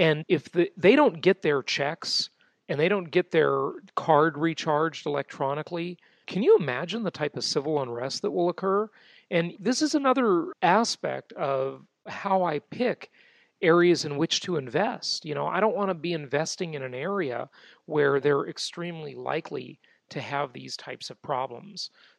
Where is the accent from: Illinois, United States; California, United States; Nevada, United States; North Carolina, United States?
California, United States; Los Angeles; I mean, look at, like, you know, I grew up in West